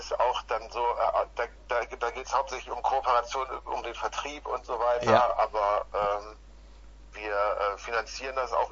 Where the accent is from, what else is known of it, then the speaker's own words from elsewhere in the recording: North Rhine-Westphalia, Germany; now in Cologne, Germany; Ich bin irgendwann nach Köln zugezogen. Ich komme eigentlich aus dem Ruhrgebiet.